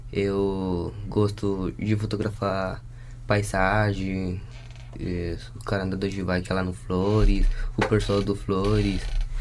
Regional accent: Venezuela; Portuguese is a second language; now in Brazil; eu vim de lá da Venezuela. Eu cheguei aqui no Brasil e cheguei de ônibus até lá, até na fronteira.

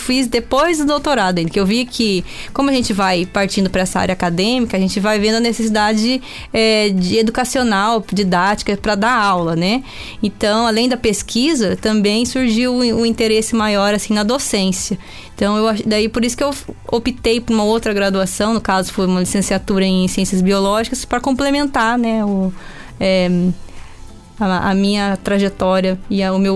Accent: Jaguapitã, Paraná, Brazil; eu sou natural de Jaguapitã, é uma cidade pequena, né, aqui próximo a Londrina mesmo.

